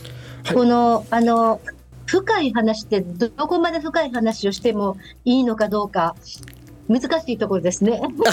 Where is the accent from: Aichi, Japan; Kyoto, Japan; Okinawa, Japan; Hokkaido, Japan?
Kyoto, Japan; もともと私のやっぱり出身が西陣で、だんだんこう西陣っていうのがやっぱり織物の町だった